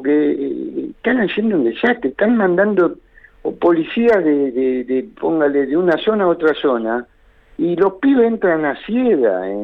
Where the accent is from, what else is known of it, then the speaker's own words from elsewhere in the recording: Lanús, Buenos Aires Province, Argentina; porque yo nací y viví en Lanús.